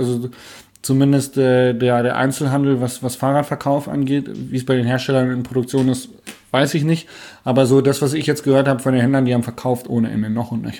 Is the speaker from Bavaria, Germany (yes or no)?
no; Hanover, Lower Saxony, Germany; Also bin ja Hannoveraner, ne? Ihr kennt alle den Deister.